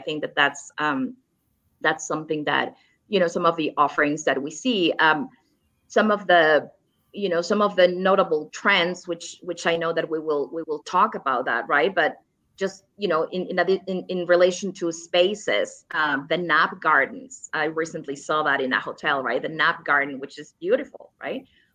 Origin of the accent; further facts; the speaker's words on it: Los Angeles, California, United States; Well, right now I'm in Mexico City, but yes, I'm normally from California.